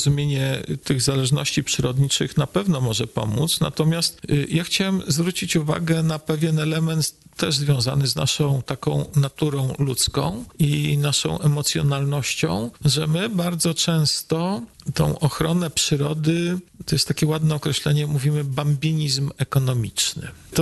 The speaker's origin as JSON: {"language": "Polish", "town": "Radom", "region": "Masovian Voivodeship", "country": "Poland", "said": "ja pochodzę z Radomia"}